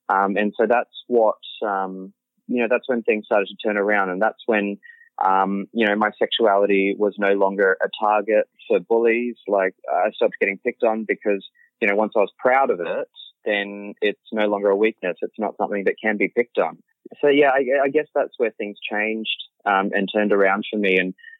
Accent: Brisbane, Queensland, Australia; I mean, I grew up in Brisbane

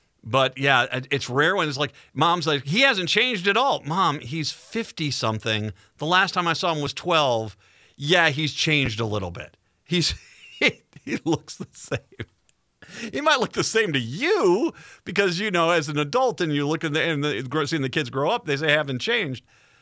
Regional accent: Rhode Island, United States; also born or lived in Minnesota; now in ?; when I was born in Minnesota at a young age, I moved to Rhode Island, and I lived out in Rhode Island for a long time

